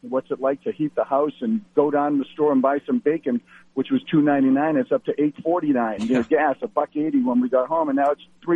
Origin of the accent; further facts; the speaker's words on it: New Hampshire, United States; even though I'm ninth generation from New Hampshire.